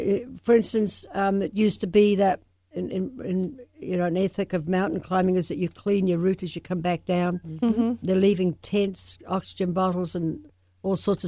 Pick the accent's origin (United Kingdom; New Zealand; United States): New Zealand; I grew up in New Zealand on a farm. Of course, a lot of New Zealanders are farmers. We had 10,000 acres, sheep and cattle and dairy.